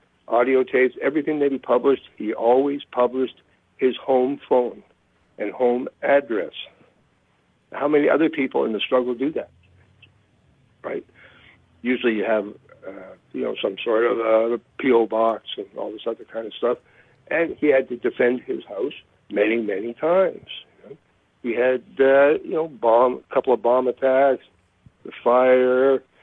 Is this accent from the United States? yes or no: no; Canada; When I was growing up in Canada